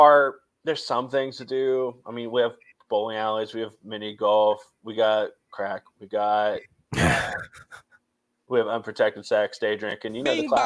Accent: Newark, Ohio, United States; also born or lived in Zanesville; Technically, I was born in Zanesville, which is like the worst, like the sluttier cousin of Newark. But then raised in Newark.

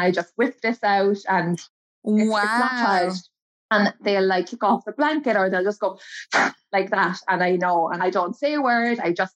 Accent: Blackrock, Ireland; I'm originally from Blackrock and then I met my husband.

